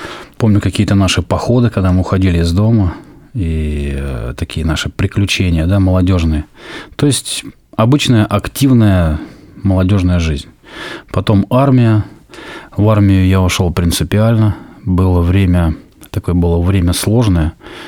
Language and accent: Russian; Moscow, Russia; also born or lived in Novokuznetsk; Я родился в Сибири, город Новокузнецк. И где-то, наверное, может быть, до 4 или до 5 лет прожил в Новокузнецке. Потом мы с мамой вдвоем переехали в Москву. И, в общем-то, с этого возраста, вот мне сейчас уже 39, мы живем здесь, в Москве.